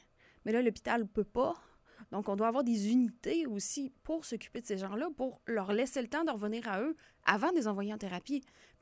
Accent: Stoneham, Quebec, Canada; Stoneham, Lac-Saint-Charles.

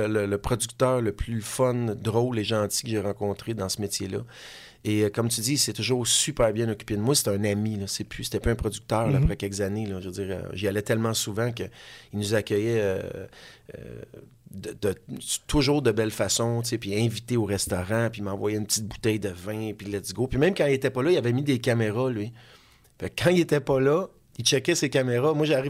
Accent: Terrebonne, Quebec, Canada; moi, j'étais un gars de la région. Tu comprends? Moi, je viens de Terrebonne, La Plaine.

